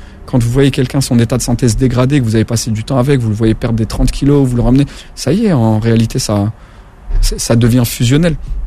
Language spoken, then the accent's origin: French; Paris, Île-de-France, France; je suis natif de Paris et j'ai passé ma vie entière à Paris